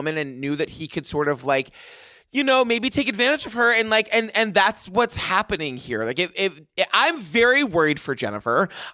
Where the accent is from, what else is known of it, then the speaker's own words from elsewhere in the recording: New York, United States; I mean, as a New Yorker, I can say even if we order food and we know someone is coming, if there's a knock on our apartment door, everyone in our apartment freezes.